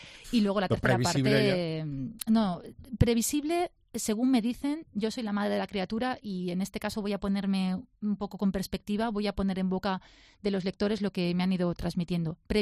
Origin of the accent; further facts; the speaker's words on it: Alicante, Valencian Community, Spain; Somos alicantinos